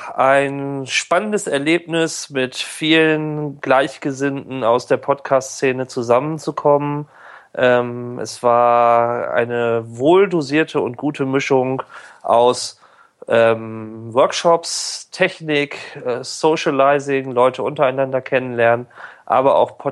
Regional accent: Oldenburg, Lower Saxony, Germany; born there; now in Braunschweig, Germany; Ich komme aus Deutschland und bin geboren in Oldenburg, lebe aber in Braunschweig.

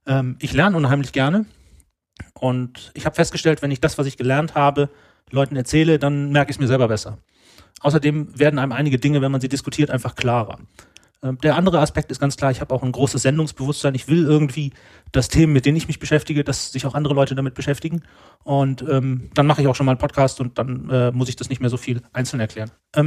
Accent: Germany; 31 Jahre alt. Ich habe die magische 30 geknackt und lebe noch. Man wundert sich ja dann selber immer. Ich komme aus Deutschland und nachdem ich jetzt so die letzten etwa 12 Jahre immer mal wieder alle 3 Jahre die Stadt gewechselt habe, hoffe ich, dass ich jetzt mal ein bisschen länger in Hamburg bleibe

